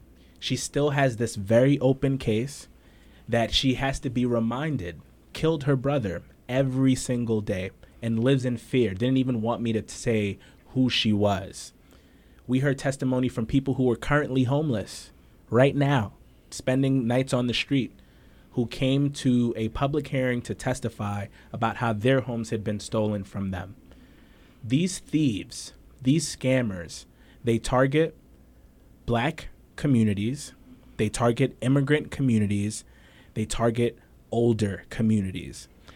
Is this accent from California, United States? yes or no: no; Brooklyn, New York, United States; I was born and raised in Central Brooklyn. I am the son of two immigrants. Both of my parents are from Costa Rica